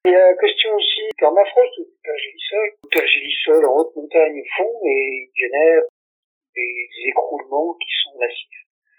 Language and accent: French; Briançon, Provence-Alpes-Côte d'Azur, France; born there; On vit à Briançon. Comme moi, je suis né à Briançon